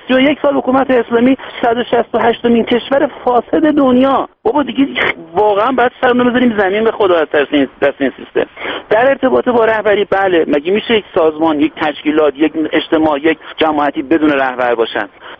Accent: Iran; بنده امروز به عنوان یک ایرانی که مهندس صنایع هستم، دانشجو رشته حقوق هم هستم

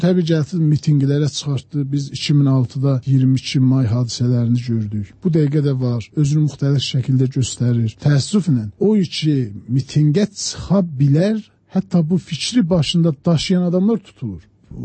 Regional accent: South Azerbaijan, Iran; moved away; Güney Azərbaycanlıyam. Siyasi ideyama görə mən uzun müddətdir Cüneydə yaşamıram, İran adlanan ölkədə.

